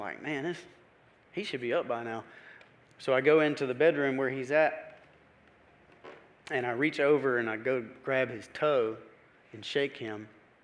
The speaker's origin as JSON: {"language": "English", "town": "Brunswick", "region": "Georgia", "country": "United States", "tie": "born or raised there", "said": "I was born and raised in Brunswick, down on the coast."}